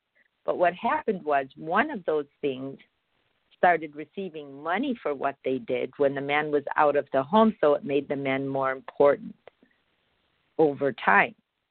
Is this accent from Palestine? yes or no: yes; Palestine; I'm from Palestine. I'm a woman